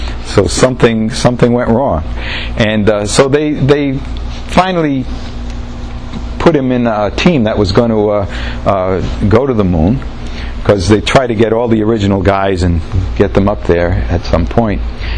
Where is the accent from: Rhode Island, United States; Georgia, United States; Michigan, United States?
Rhode Island, United States; I grew up in Rhode Island.